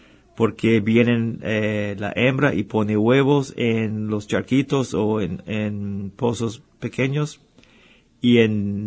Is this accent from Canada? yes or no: yes; Canada; yo soy canadiense y nosotros hicimos un viaje una vez hace unos años y como pasamos hasta Nayarit y cuando volvimos al Canadá